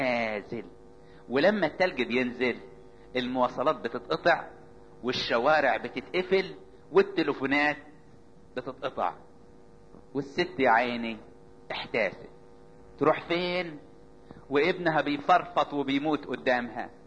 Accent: Upper Egypt, Egypt; حتى عندنا في الصعيد

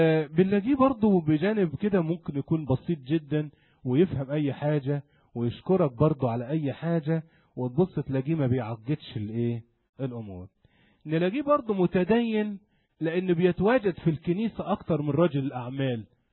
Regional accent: Upper Egypt, Egypt; وبالذات عندنا في الصعيد، انا ما اعرفش الحكاية دي في وجه بحري طبيعة الناس

